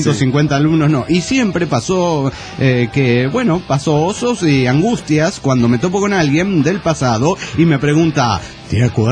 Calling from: Tuxtla Gutiérrez, Chiapas, Mexico; de Tuxtla, Gutiérrez, Chiapas, México.

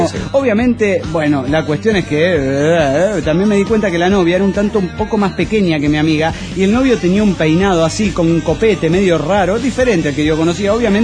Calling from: Cochabamba, Bolivia; de Cochabamba, Bolivia.

